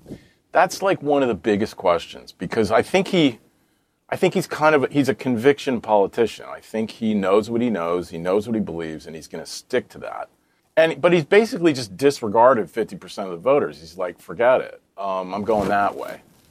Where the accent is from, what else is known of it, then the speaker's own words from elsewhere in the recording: Florida, United States; I grew up in Florida where where he's the governor.